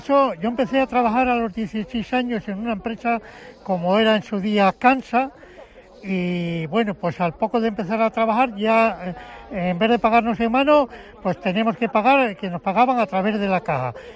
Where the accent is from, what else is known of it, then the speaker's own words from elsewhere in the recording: Oreña, Cantabria, Spain; que es lo que me tengo yo más cerca, que yo soy de Oreña